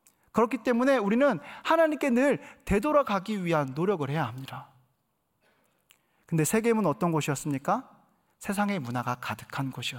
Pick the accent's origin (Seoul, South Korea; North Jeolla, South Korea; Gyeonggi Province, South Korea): Gyeonggi Province, South Korea; Paju; 제가 어린 시절 보냈던 지역은 경기도 파주입니다.